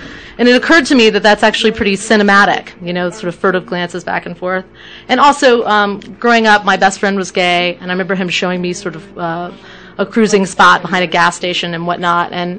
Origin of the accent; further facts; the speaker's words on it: Atlanta, Georgia, United States; Well, I grew up in Atlanta and went to public school and then Woodward Academy for high school.